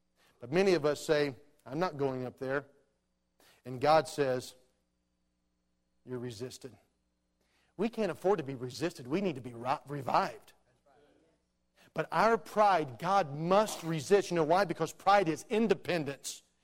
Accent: Georgia, United States; I'm from Georgia. I'm used to preaching to slow people.

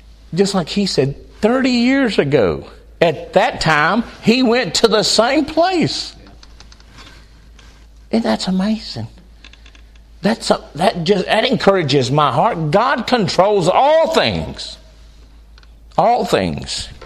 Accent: North Carolina, United States; moved away as an adult; now in West Virginia, United States; I'm from North Carolina, and you can probably tell. Some people say I have an accent. I don't know. Lived there 50-something, my whole life.

